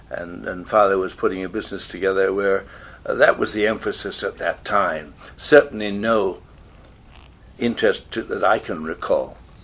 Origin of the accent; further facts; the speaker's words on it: Salt Spring Island, British Columbia, Canada; born there; And I was born on Salt Spring, May 15th, 1913. I was a twin.